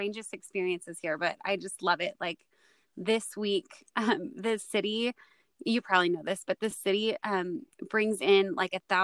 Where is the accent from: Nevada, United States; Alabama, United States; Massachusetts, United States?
Nevada, United States; When I first moved here, and I'm from Nevada, so it's not like I have some fancy place to call home